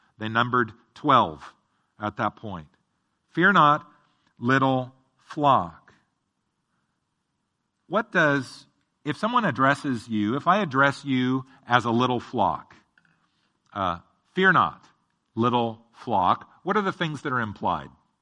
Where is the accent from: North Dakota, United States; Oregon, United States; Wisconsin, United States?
Oregon, United States; Eugene; when you drive Interstate 5 from Portland to where I grew up in Eugene, the Eugene-Springfield area, it's very flat in that area